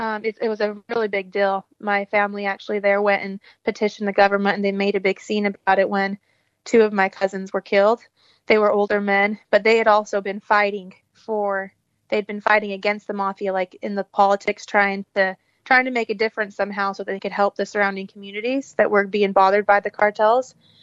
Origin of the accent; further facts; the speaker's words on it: United States; also born or lived in Mexico; I was actually born there, but I am American as well. And I mostly lived in the States.